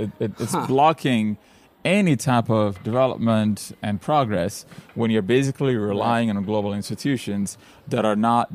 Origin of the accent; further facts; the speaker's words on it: Ethiopia; English is a second language; When I was growing up in Ethiopia, the internet opened the world to me. I learned most of my English online.